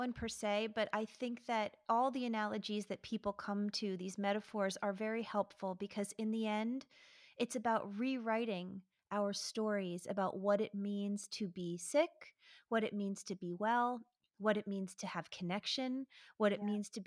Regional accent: United States; First of all, see, you're British and I'm American.

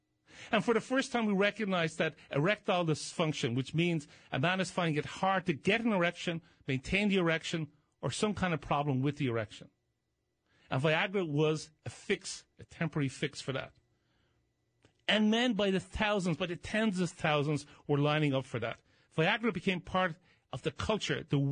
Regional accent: Ireland; now in United States; I saw a lot of this in the UK when all the scandals were breaking in Ireland, which is my home country, though I'm a proud, naturalized American citizen.

